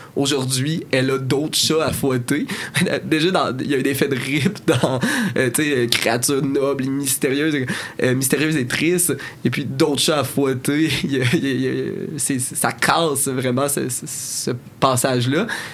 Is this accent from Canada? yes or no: yes; Quebec, Canada; Je suis québécois, là, et j'ai lu beaucoup d'œuvres québécoises